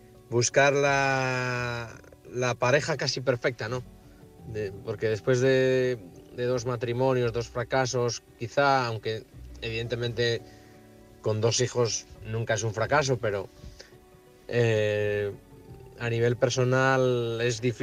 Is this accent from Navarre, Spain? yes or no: no; Oviedo, Asturias, Spain; de Oviedo.